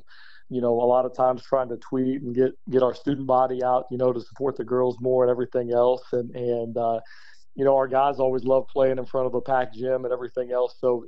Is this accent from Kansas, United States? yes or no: yes; Logan, Kansas, United States; I grew up in Logan, Kansas, really small town up north of Hays.